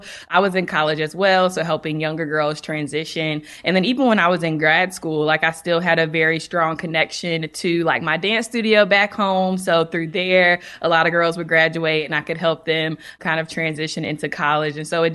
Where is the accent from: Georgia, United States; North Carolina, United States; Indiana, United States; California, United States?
North Carolina, United States; And so I'm from North Carolina. And so I remember my mom telling me when I was looking at schools outside of North Carolina